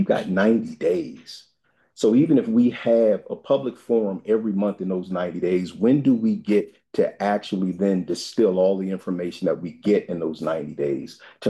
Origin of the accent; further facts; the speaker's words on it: Wilmington, Delaware, United States; And I grew up in the Brandywine School District. I grew up in Wilmington Public Schools that then became the Brandywine School District.